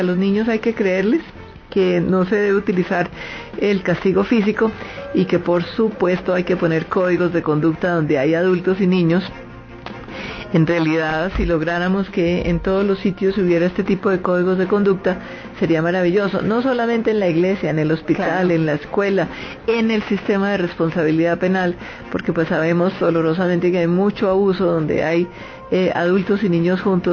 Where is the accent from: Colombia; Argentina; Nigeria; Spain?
Colombia; como somos los colombianos